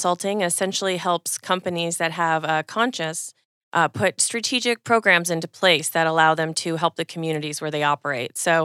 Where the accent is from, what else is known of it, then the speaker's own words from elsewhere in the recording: Tucson, Arizona, United States; also born or lived in Las Vegas; I moved to Tucson from Nevada, from Las Vegas. And, you know, at that age, there was very much a different style, if you will, with what the kids were wearing in Vegas and what they were wearing in Tucson.